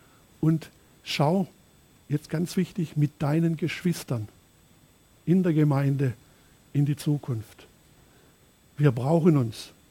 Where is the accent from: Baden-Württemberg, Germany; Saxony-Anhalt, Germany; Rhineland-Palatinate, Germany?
Baden-Württemberg, Germany; als Schwabe, Trollinger und Lemberger verwöhnt